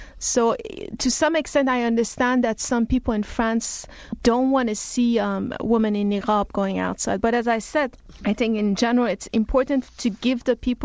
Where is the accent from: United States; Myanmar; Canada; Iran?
Iran; when I was growing up in Iran